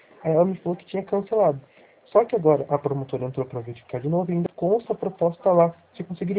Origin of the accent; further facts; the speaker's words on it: Capão Bonito, São Paulo, Brazil; born there; Na cidade de Capão Bonito.